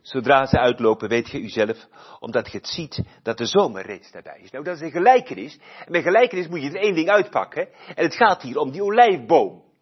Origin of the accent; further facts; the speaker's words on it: Flanders, Belgium; Bij ons in Vlaanderen zeggen ze, ik ben een Vlaming en daar ben ik fier op.